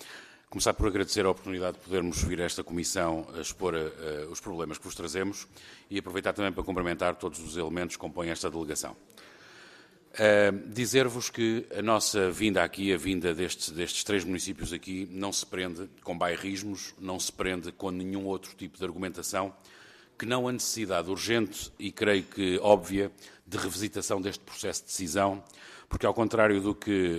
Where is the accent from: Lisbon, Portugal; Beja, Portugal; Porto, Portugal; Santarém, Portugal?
Santarém, Portugal; Rio Maior; also born or lived in Caldas da Rainha; tenho 45 anos, sou nascido nas Caldas da Rainha e sempre fui de Rio Maior.